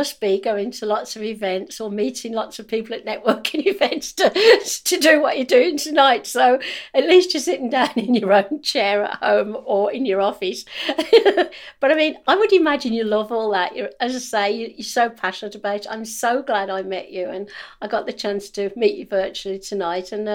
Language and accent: English; Birmingham, West Midlands, United Kingdom; born there; because I was born in Birmingham in the UK